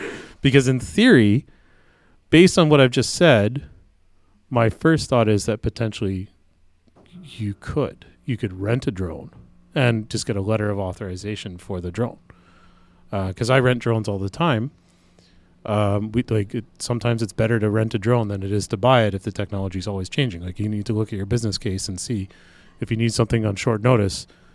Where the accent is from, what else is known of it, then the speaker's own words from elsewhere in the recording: Canada; And as a Canadian, I get a letter of authority saying that I am responsible for the drone